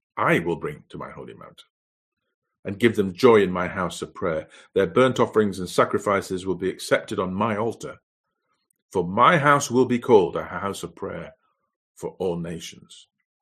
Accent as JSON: {"language": "English", "region": "Yorkshire and the Humber", "country": "United Kingdom", "said": "So, you know, I'm from Yorkshire and everybody else isn't."}